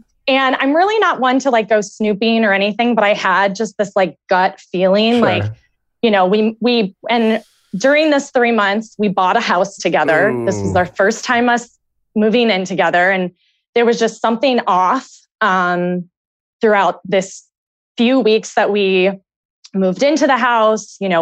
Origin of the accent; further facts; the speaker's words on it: Denver, Colorado, United States; I'm 37 years old and I'm from Denver.